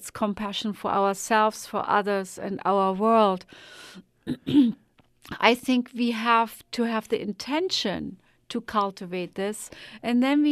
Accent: Germany; English is a second language; now in United States; I'm German, man. I'm a citizen now.

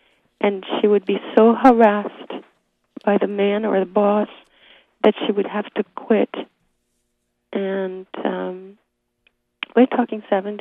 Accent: Brazil; since I was a young child growing up in Brazil

